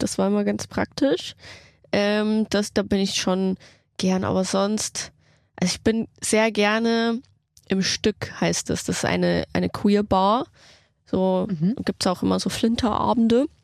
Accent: Passau, Bavaria, Germany; in dieser Zeit war ich noch in meiner Heimat in Passau, Niederbayern und habe da mein Abi irgendwie noch nebenbei gemacht.

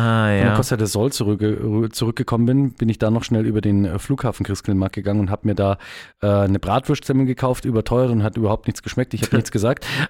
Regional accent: Munich, Bavaria, Germany; Also als echter Münchner macht man das nicht.

